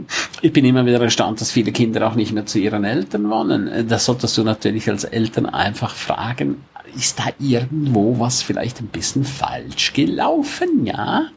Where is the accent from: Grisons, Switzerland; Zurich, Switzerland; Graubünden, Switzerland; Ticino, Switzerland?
Grisons, Switzerland; first language Romansh; German is a second language; Ich liebe die deutsche Sprache, auch wenn sie für mich eine Fremdsprache ist. Meine Muttersprache ist rätoromanisch.